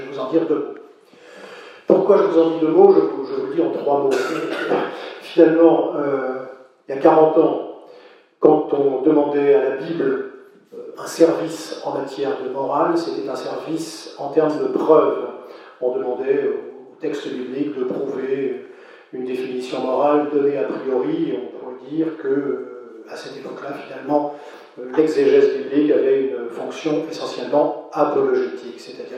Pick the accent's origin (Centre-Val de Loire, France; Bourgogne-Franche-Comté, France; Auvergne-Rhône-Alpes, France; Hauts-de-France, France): Hauts-de-France, France; Lille; born there; Je suis né à Lille, donc vous voyez ce qui m'arrive ce soir.